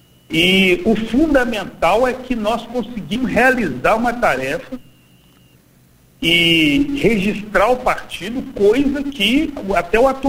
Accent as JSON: {"language": "Portuguese", "town": "Belo Horizonte", "region": "Minas Gerais", "country": "Brazil", "tie": "born or raised there", "said": "Nascido e criado em Belo Horizonte, Minas Gerais. Sou morador de uma ocupação urbana, né, na periferia da cidade de Belo Horizonte, na região do Barreiro."}